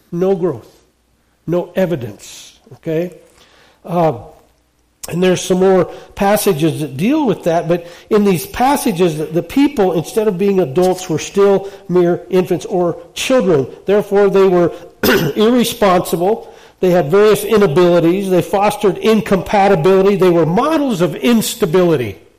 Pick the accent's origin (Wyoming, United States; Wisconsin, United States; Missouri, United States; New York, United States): Wyoming, United States; I grew up in Wyoming. I visited a week ago. I took my daughter down to school. My hometown. I love that town.